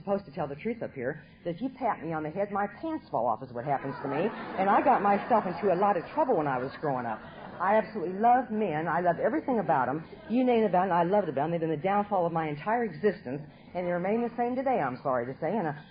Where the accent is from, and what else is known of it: Nebraska, United States; born or raised there